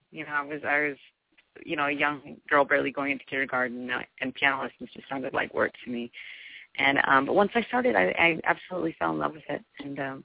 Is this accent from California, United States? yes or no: no; Roswell, New Mexico, United States; also born or lived in Hobbs; Well, I was born in New Mexico, a little town called Hobbs. And I grew up in Roswell. About 40,000 people.